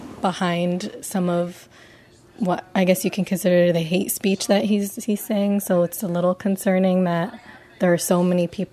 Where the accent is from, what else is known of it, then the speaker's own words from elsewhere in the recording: United States; I'm also an American, and a devout American, I guess you can say. I was born and raised here, so this is what I call home.